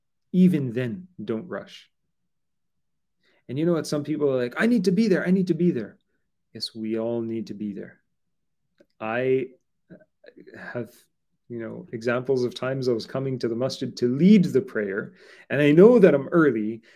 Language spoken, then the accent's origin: English; Quebec, Canada; I don't know, I'm from Quebec, so we call it the la loi de la route.